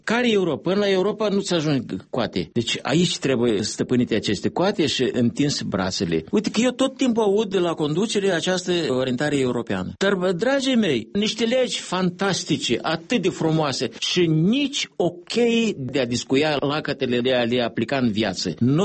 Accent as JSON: {"language": "Romanian", "country": "Moldova", "said": "Ba noi suntem basarabeni, ba noi suntem moldoveni, ba suntem români"}